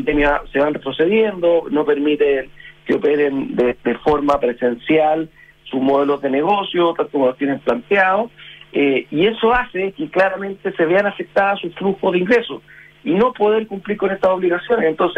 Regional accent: Chile; el beneficiado somos todos los chilenos

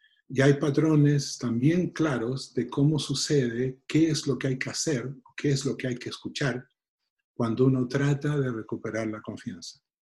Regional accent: Arica, Arica y Parinacota, Chile; Yo soy de Arica y eso es lo más importante. Ese es mi punto de partida

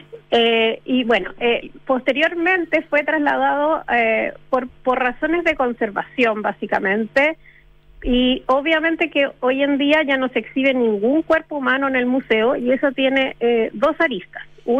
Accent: Chile; como chilenos también tenemos que entendernos parte de todo ese proceso, porque nosotros somos un mix, estamos mestizados

